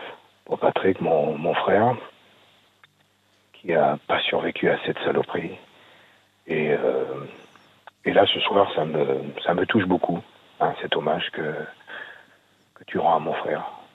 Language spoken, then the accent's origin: French; Martinique, France; on est originaire de la Martinique.